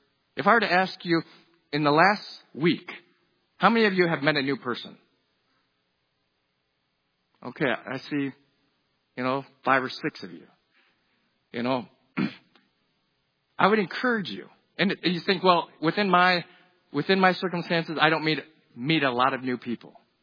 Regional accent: New York, United States; also born or lived in South Korea; I was born in South Korea. And as I mentioned before, I grew up in upstate New York. There's a lot of Italians, so I learned to talk with my hands.

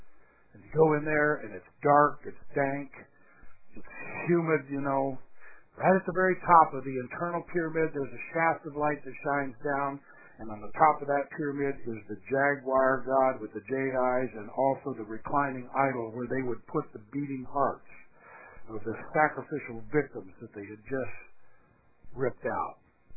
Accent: Thailand; When I grew up in Thailand

